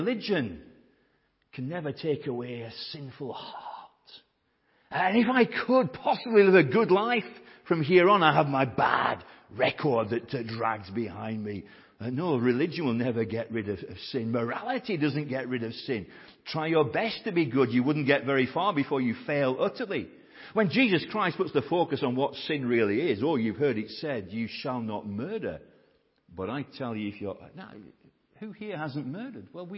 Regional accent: Burnley, North West England, United Kingdom; My hometown team, Burnley, they'll be playing tomorrow.

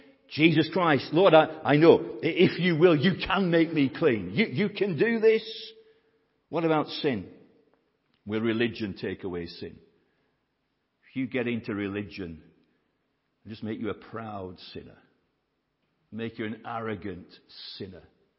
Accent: Burnley, North West England, United Kingdom; My hometown team, Burnley, they'll be playing tomorrow.

